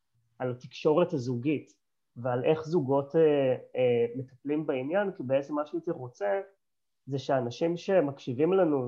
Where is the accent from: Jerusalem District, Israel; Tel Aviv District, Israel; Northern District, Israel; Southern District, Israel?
Tel Aviv District, Israel; Tel Aviv; moved away as an adult; also born or lived in India / Thailand / Europe; למי שעוד לא מכיר, אני בן 34, מזל הקרב, אני תל אביבי born and raised, אבל חזרתי לארץ לפני שנתיים, הייתי יותר מעשור במזרח הרחוק, על ציר הודו טיילנד ואירופה